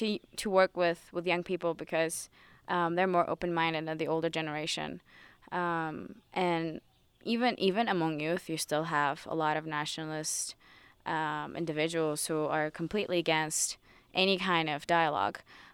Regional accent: Azerbaijan; English is a second language; I'm from Azerbaijan.

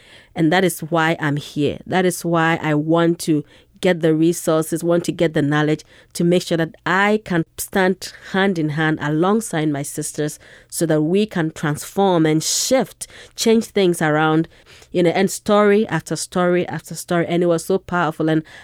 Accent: Ghana; Growing up in Ghana, before I would go to school, I would literally get up in the morning along with my cousins, go sell stuff, soap, oil, something, milk

